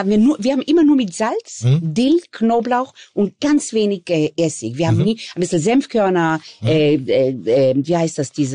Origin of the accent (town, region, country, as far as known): Israel; born or raised there